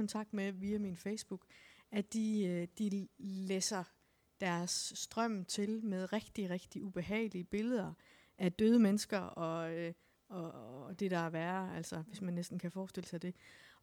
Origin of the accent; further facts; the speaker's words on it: Odense, Region of Southern Denmark, Denmark; jeg kommer fra Vollsmose